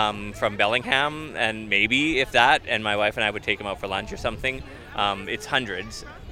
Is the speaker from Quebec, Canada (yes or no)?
no; Nanaimo, British Columbia, Canada; I'm from Nanaimo.